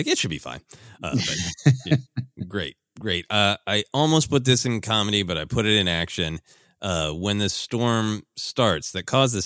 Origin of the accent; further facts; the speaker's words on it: Minnesota, United States; growing up in Minnesota where there are a lot of elements where the wind will suddenly just rise up and hit you in the face